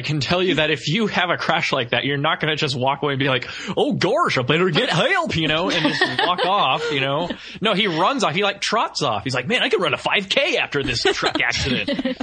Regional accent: Texas, United States; But, like, it's not like as a Texan I was like, woo, yeah, throw that bottle in the road, yeah.

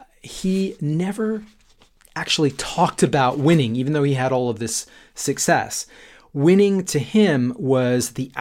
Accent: Canada; now in London, United Kingdom; I'm a Canadian based in London.

